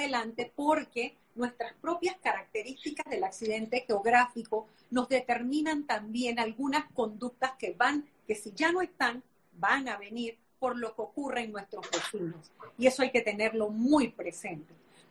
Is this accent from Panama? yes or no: yes; Panama; no solamente somos los 4 millones de habitantes panameños